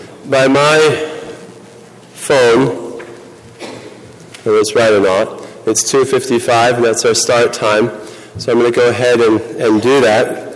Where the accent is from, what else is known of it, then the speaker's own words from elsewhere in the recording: Hickory, North Carolina, United States; I'm from Hickory, North Carolina. I teach at Hickory Christian Academy there.